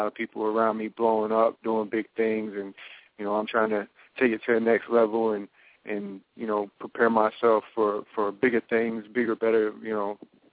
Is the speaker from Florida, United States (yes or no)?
yes; Tampa, Florida, United States; I'm from Tampa, Florida, originally. Lived all over the world.